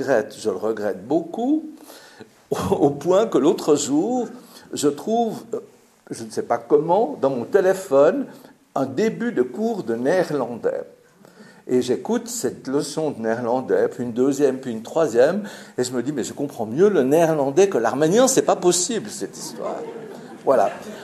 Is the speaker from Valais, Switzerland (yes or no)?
no; Geneva, Switzerland; born there; moi je suis né à Genève, je suis suisse, mon fils est né ici